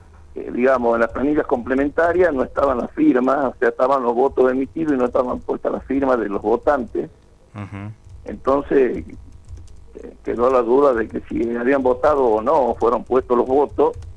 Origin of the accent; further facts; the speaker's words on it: San Miguel de Tucumán, Tucumán, Argentina; Yo soy de San Miguel de Tucumán